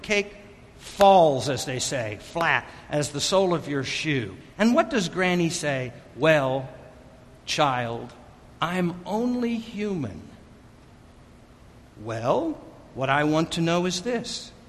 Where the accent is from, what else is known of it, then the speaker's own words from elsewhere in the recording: Wichita, Kansas, United States; I just was growing up in Wichita, Kansas. I was a double PK, son of a preacher, son of a professor.